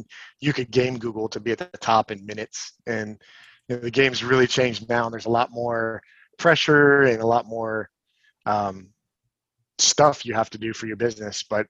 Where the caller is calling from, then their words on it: Lakeland, Florida, United States; I am based out of Lakeland, Florida. So I'm right between Tampa and Orlando and just about 30 minutes from Mickey Mouse Land.